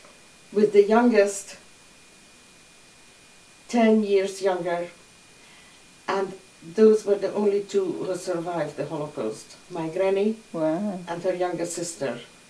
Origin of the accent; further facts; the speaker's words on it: Budapest, Hungary; But I never actually lived there. I grew up in Budapest.